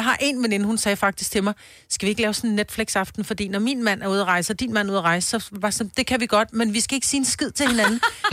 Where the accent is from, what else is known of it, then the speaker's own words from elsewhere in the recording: Amager, Capital Region, Denmark; born there; Jeg er født på Amager.